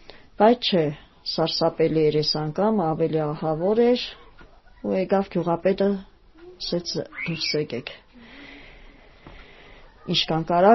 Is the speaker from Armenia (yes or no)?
yes; Gyumri, Shirak, Armenia; մենք գյումրեցի ենք եղել, դրա համար էլ չեմ կարա։